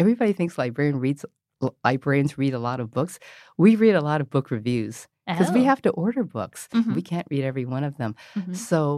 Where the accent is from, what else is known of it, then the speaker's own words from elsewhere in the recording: San Francisco, California, United States; I grew up in North Beach, actually, on Green and Kearney.